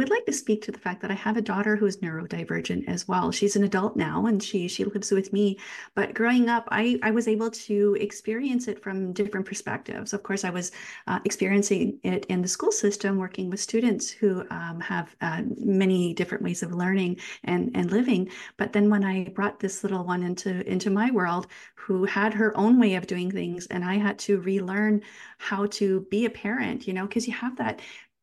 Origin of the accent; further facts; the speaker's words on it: Welland, Ontario, Canada; I grew up in a small town in southern Ontario, Canada, and it's the town of Welland. It's located 20 minutes from Niagara Falls. And growing up, I lived in a particular part of the city that is known as Frenchtown.